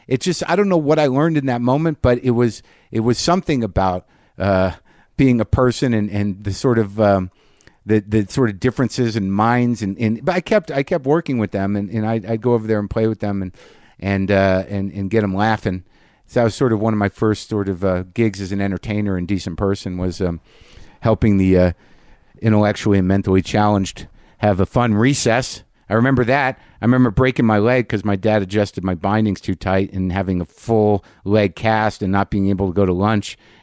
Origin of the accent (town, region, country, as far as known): Albuquerque, New Mexico, United States; born or raised there; also born or lived in New Jersey / Alaska